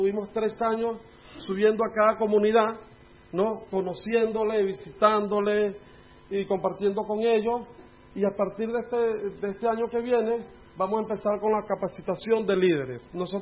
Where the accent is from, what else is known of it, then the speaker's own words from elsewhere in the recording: Puerto Ayacucho, Amazonas, Venezuela; Estoy de ahí, de Puerto de Ayacucho, y ahí lo que me hay es indígena, porque de donde yo soy es la capital